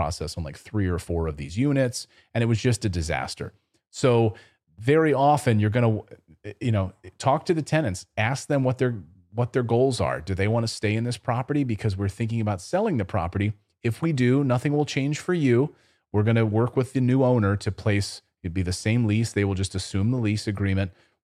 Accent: New Jersey, United States; born there; I lived in New Jersey. I was born in New Jersey.

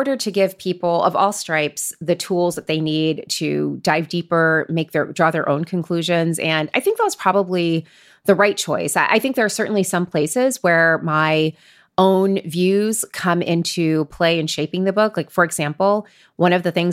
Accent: Florida, United States; I am from Florida and I grew up in the 90s in the Dirty South.

